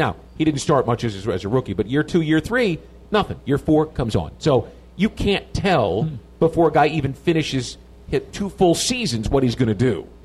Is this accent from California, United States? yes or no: no; Alabama, United States; I'm from Alabama.